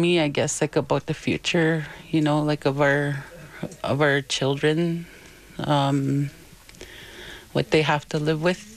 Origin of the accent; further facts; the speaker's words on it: Grassy Narrows, Ontario, Canada; I'm from Grassy Narrows.